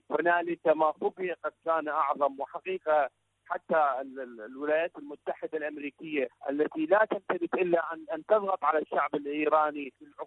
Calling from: Iraq; من العراق

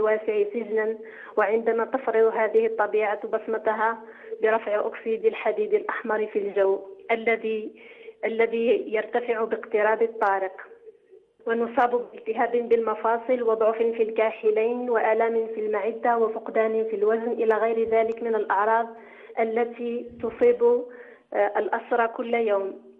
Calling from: Algeria; أنا أحمل رسالة من الجزائر للشعب الفلسطيني.

